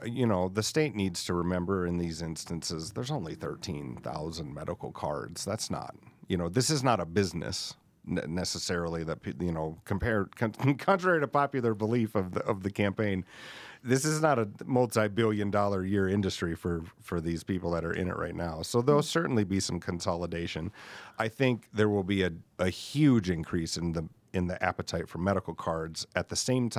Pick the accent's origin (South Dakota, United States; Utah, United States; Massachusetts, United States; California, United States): South Dakota, United States; because we're all from South Dakota.